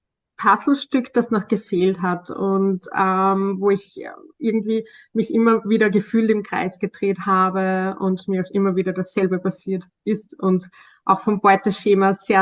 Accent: Austria; ich bin 36 Jahre, ich bin im Sozialbereich tätig, schon seit einigen Jahren, und ich komme aus Österreich.

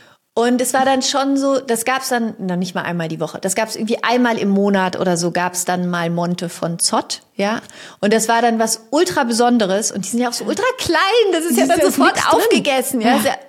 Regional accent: Germany; ich bin in Deutschland groß geworden, ne?

